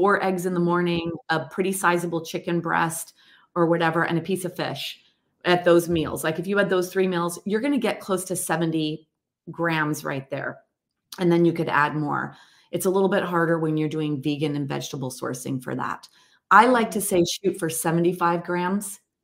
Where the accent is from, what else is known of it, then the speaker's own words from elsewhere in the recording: United States; My parents are Scottish. I'm actually 100% Scottish. I was born and raised in America, but all my blood is in the UK.